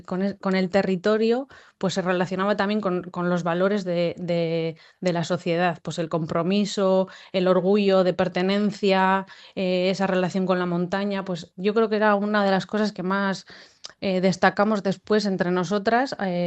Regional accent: Basque Country, Spain; nuestra seña de identidad como vascos

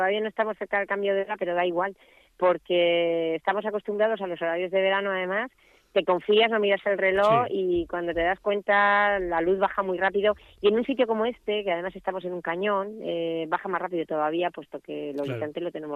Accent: Moratalla, Region of Murcia, Spain; Nada, gracias a vosotros por acordaros siempre de mi pueblo.

